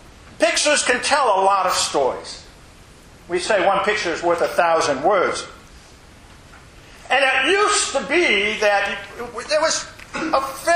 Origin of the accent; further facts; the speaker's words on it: Richmond, Indiana, United States; when I was growing up in Richmond, Indiana, a town of about 42,000 people